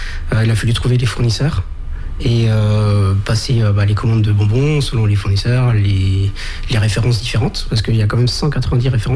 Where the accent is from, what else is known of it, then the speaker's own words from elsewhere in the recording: Tours, Centre-Val de Loire, France; Alors moi, je suis originaire de Tours. Et en 2007, je suis venu en Vendée pour trouver du travail.